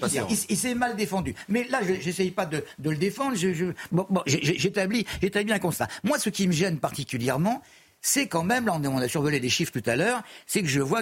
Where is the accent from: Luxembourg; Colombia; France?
France; On est français. On est français. Juif, juif français si vous voulez